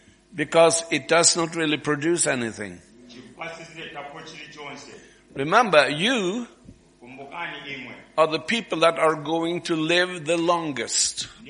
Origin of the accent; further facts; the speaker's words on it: Verdal, Trøndelag, Norway; English is a second language; When I am home in my hometown, Verdal, I sometimes take a pretty good time to try to explain what I see.